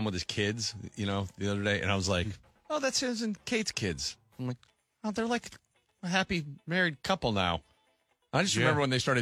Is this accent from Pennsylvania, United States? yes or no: yes; Erie, Pennsylvania, United States; My hometown that Tom Segura hates, Erie, PA, is equidistant to these two towns